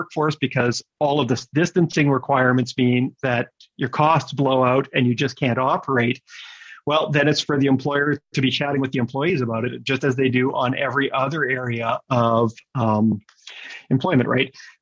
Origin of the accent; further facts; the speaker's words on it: Manitoba, Canada; because I'm from Manitoba, which wasn't that far away in the grand scheme of things